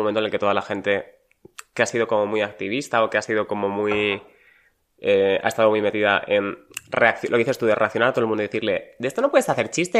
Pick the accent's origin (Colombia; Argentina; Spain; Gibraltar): Spain; Extremadura; yo soy de Extremadura